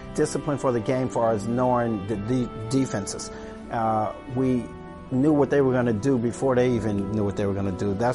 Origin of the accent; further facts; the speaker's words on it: California, United States; He said I had two strikes against me. One, I was from California, and I had an earring in my ear.